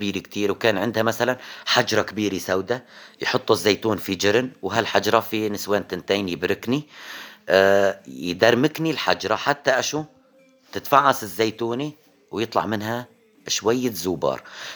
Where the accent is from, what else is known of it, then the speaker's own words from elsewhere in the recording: Idlib Governorate, Syria; طبعا أنا بوعة كان في عنا معصرة في مدينة كفرنبيل